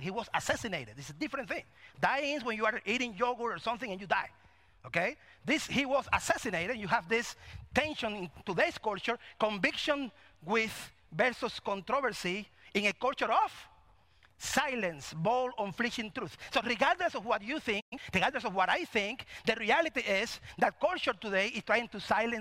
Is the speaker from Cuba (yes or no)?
yes; Cuba; But I come from Cuba, church.